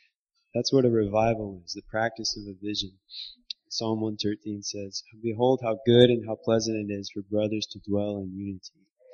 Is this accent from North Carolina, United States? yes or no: yes; Charlotte, North Carolina, United States; I'm from Charlotte, North Carolina.